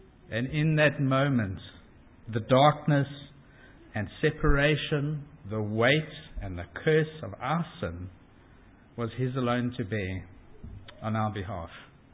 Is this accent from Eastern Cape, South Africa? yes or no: no; Cape Town, Western Cape, South Africa; Closer to my hometown, Cape Town, there is an incomplete overpass motorway that was abandoned over 40 years ago.